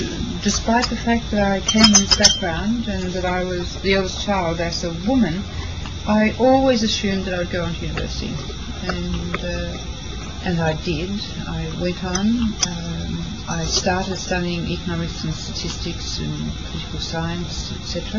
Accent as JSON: {"language": "English", "town": "Taree", "region": "New South Wales", "country": "Australia", "tie": "born or raised there", "said": "I was born in 1942 in Australia, in a country town called Taree."}